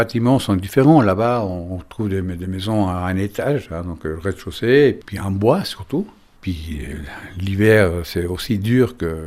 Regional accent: Chile; now in Le Locle, Switzerland; Je viens du Chili. Je suis en Suisse depuis 1974 et j'habite au Locle depuis 1992.

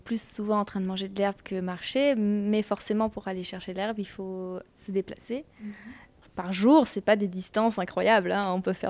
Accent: Quimper, Brittany, France; moved away as an adult; Je venais de Quimper. Diététicienne, enfin, je venais de Quimper, mais je travaillais sur Brest. Et voilà, j'ai tout quitté à 22 ans et pour aller travailler dans cet alpage en Suisse.

